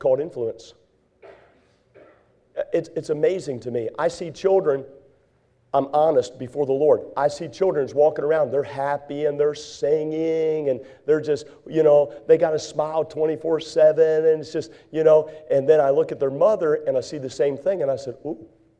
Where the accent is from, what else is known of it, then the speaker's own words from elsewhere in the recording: United States; Now, to be honest with you, I'm an American, and I'm a patriotic American.